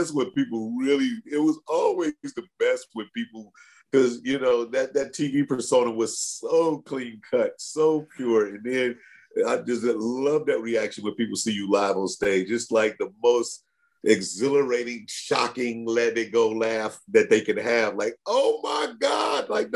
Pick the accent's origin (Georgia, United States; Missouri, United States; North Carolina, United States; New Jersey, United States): Missouri, United States; St. Louis; he's in my hometown of St. Louis this past weekend performing.